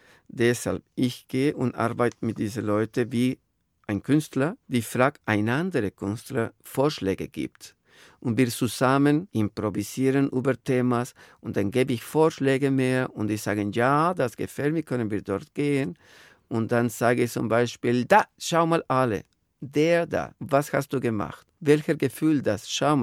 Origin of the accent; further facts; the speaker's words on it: Guadalajara, Jalisco, Mexico; born there; German is a second language; Ich bin geboren in Mexiko, in der Stadt Guadalajara. Kleine Stadt, aber hat schon 10 Millionen in der Provinz.